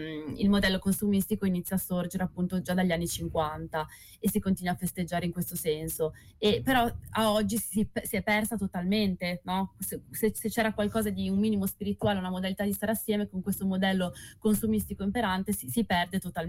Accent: Bolzano, Trentino-Alto Adige, Italy; noi veniamo da Bolzano, quindi ci piaceva un attimo riprendere questa cosa

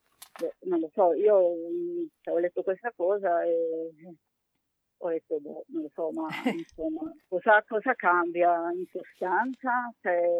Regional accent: Colombia; Lo so bene, io sono colombiana.

